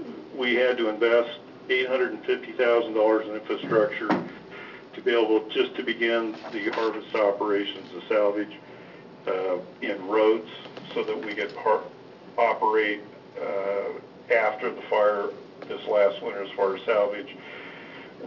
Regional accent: Coos Bay, Oregon, United States; I was born and raised in Coos Bay.

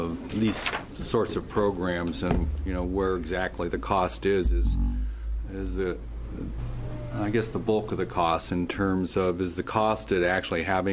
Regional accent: Oregon, United States; I'm from Lane County, and they have a program there that is open twice a week

